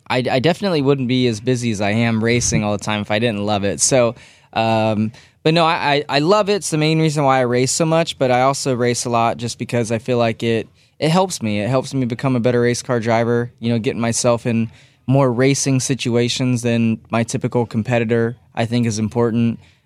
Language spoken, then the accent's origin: English; California, United States; I grew up in Northern California, so the Giants naturally were my team.